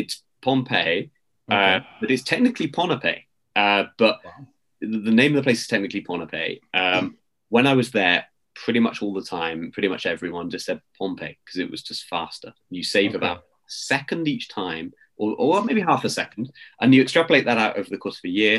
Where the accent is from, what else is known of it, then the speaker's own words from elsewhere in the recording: Lethbridge, Alberta, Canada; born there; I was born in Lethbridge, Alberta.